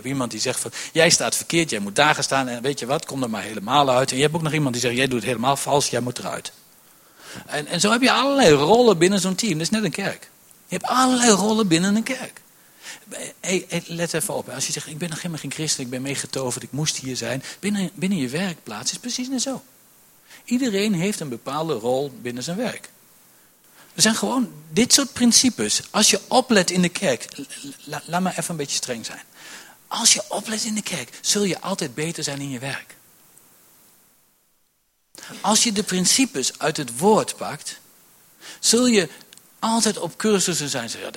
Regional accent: Netherlands; Ik ben Nederlander ook.

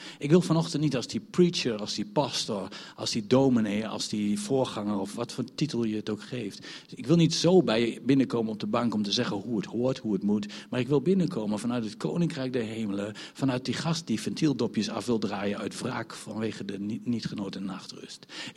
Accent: Netherlands; ik ben een Makamba. Ja, ik ben een Nederlander. En misschien mag ik dat zeggen als gelovige.

